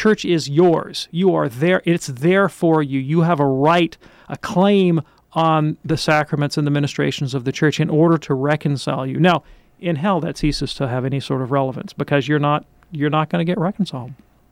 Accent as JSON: {"language": "English", "region": "Southern US", "country": "United States", "said": "Even though I'm from the South, I didn't grow up listening to bluegrass."}